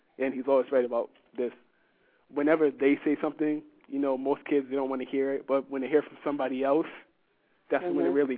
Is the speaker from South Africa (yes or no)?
no; Boston, Massachusetts, United States; born there; now in Worcester, United States; Well, at first I was born in Boston, but me and my parents were actually moved out here to Worcester, where we are now.